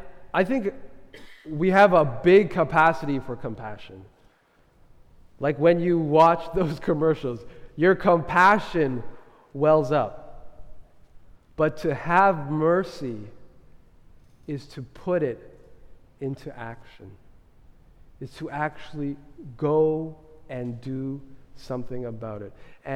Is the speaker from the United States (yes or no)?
no; Canada; on the surface, we all get along because we're Canadian.